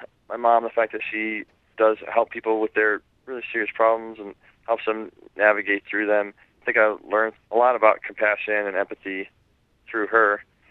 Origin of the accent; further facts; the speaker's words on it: Ann Arbor, Michigan, United States; Well, I grew up in Michigan, in Ann Arbor, a college town, but, you know, you drive 20 minutes any direction and you see towns like Medora, towns who had definitely had a golden past, but whose best times are behind them.